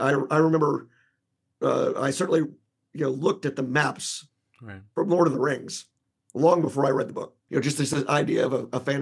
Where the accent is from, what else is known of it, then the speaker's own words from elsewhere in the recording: Memphis, Tennessee, United States; Well, I grew up in Memphis